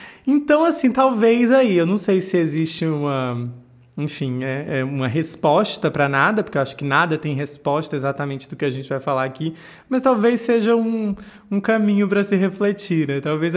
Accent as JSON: {"language": "Portuguese", "region": "Northeast Region", "country": "Brazil", "said": "Eu ali na, enfim, sou nordestino"}